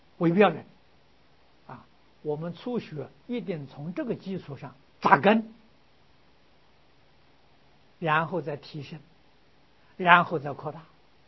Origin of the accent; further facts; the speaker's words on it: China; 四种定，四种福，我们中国人。常常讲的回首如意